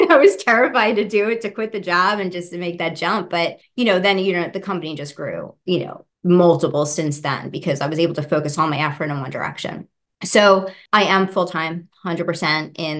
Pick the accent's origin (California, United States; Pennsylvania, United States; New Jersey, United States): Pennsylvania, United States; Doylestown; I am from Doylestown, Pennsylvania